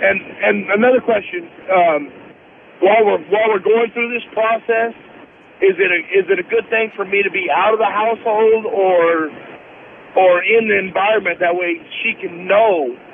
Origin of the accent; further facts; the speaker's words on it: Bakersfield, California, United States; a mental health person in my hometown of Bakersfield.